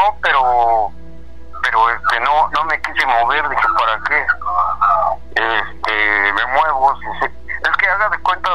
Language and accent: Spanish; Mexico City, Mexico; Yo soy de la Ciudad de México, pero estoy ahorita en Oaxaca.